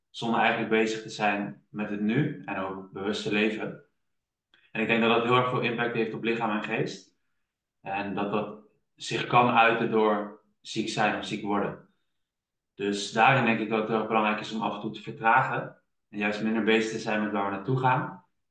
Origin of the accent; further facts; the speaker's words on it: Nijmegen, Gelderland, Netherlands; Ik ben 28 jaar oud en ik woon op dit moment in Nijmegen. Ik kom ook uit Nijmegen.